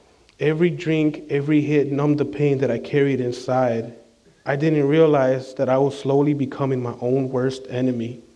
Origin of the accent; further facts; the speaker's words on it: Chicago, Illinois, United States; born there; I was born on January 25th, 1990, at Norwegian Hospital in Humboldt Park, Chicago, Illinois.